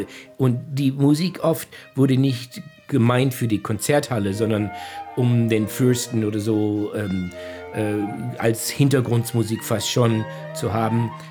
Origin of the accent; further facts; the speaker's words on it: Germany; German is a second language; now in United States; Und ich bin ein Immigrant. Ich war geboren in Deutschland, aufgewachsen, aber dann gezogen nach Amerika. Ich bin ein Immigrant.